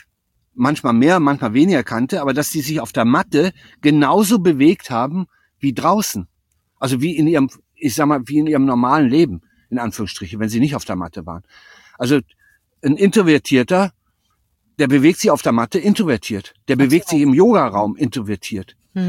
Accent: Eifel, Germany; also born or lived in Lübeck; Habe meinen Lebensmittelpunkt von Lübeck aus nach in die Eifel verlegt, wieder zurück quasi. Hier habe ich 18 Jahre gelebt, dann bin ich vor knapp 40 Jahren an die Ostsee gewechselt und bin jetzt wieder zurück.

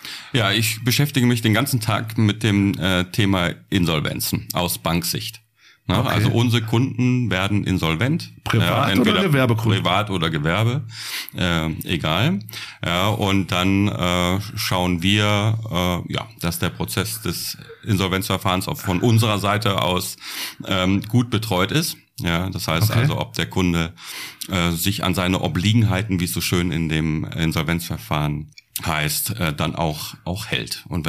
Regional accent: North Germany, Germany; kannte den Karneval nur von dort, aus meiner Heimat im Norden sowieso nicht.

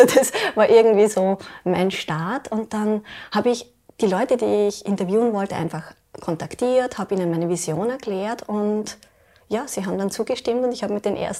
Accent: Lower Austria, Austria; ich komme aus Niederösterreich, wohne in St. Georgen, bin 39 Jahre jung

